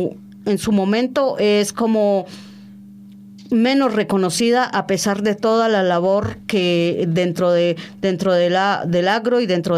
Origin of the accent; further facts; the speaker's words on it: Cauca, Colombia; ha sido la del Cauca, que uh-huh. directamente es del departamento de donde yo vengo